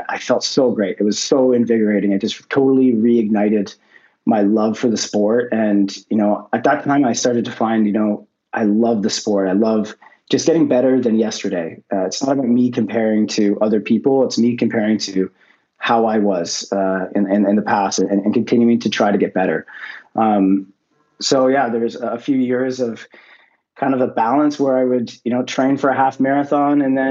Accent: Ottawa, Ontario, Canada; And I grew up in Ottawa, but I eventually moved to the Belleville area.

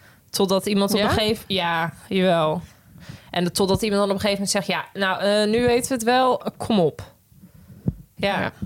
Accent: Apeldoorn, Gelderland, Netherlands; We komen uit Apeldoorn.

